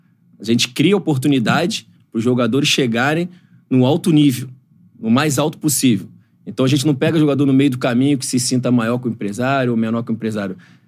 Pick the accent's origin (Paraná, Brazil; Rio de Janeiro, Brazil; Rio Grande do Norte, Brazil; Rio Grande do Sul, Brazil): Rio de Janeiro, Brazil; Eu fui nascido e criado no AP de Bangu, ele foi na Ruaí, que é do lado.